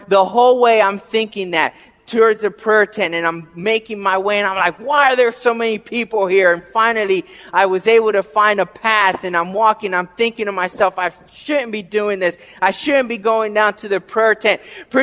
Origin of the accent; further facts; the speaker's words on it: Frederick, Maryland, United States; I said, I'm from Frederick, Maryland. I'm the pastor at the Frederick Seventh-day Adventist Church.